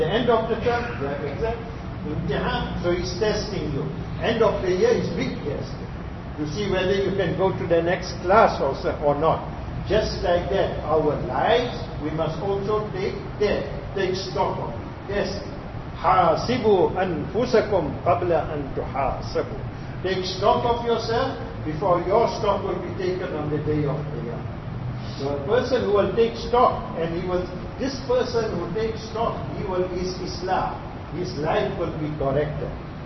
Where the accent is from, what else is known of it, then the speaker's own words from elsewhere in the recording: South Africa; accent: South African; My accent is different, South African accent, you have Malaysian accent.